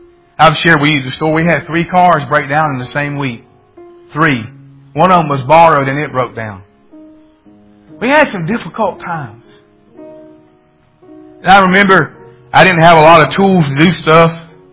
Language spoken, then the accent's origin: English; the South, United States; Now, I was from the South and they're in Illinois, and I was a grit man. I wanted grits.